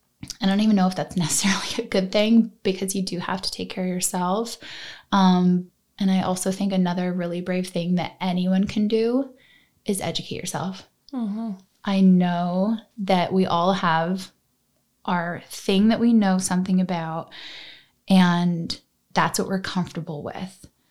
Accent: Boston, Massachusetts, United States; I'm swearing. I'm from Boston. It just happens.

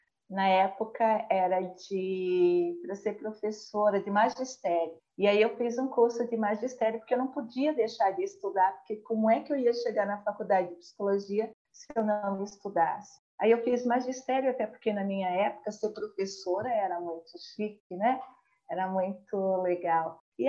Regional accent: Blumenau, Santa Catarina, Brazil; E lá, eu nasci lá, mas eu me criei em Blumenau. Fiz toda uma vida em Blumenau. Mas quando eu tinha 11 anos, eu voltei para a cidade do meu pai.

